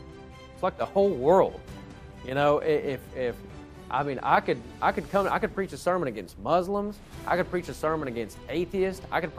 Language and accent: English; Knoxville, Tennessee, United States; I'm from Knoxville, Tennessee, and I'm the pastor of the All Scripture Baptist Church there in Knoxville.